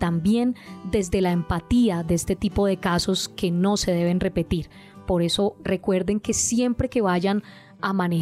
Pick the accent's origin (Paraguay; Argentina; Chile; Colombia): Colombia; Mi invitación, como una colombiana más, es a que conozcamos